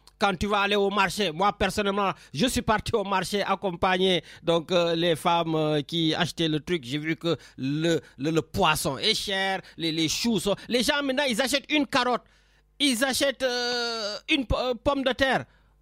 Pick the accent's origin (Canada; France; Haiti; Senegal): Senegal; Parce que nous, en tant que Sénégalais, on adore débattre. On débat sur le français qui est notre langue officielle.